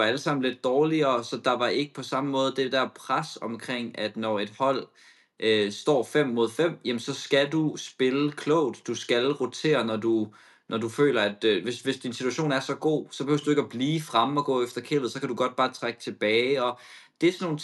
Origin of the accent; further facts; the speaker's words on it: Copenhagen, Capital Region, Denmark; Jeg er fra Copenhagen.